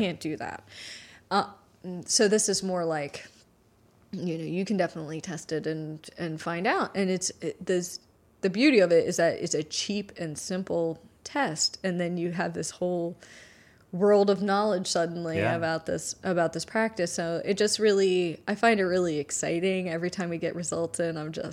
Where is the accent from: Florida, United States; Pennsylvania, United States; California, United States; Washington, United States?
Pennsylvania, United States; we grew up in Pennsylvania, right?